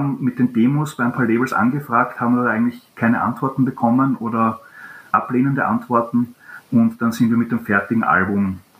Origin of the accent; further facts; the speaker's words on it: Vienna, Austria; wir sind Wiener aus Österreich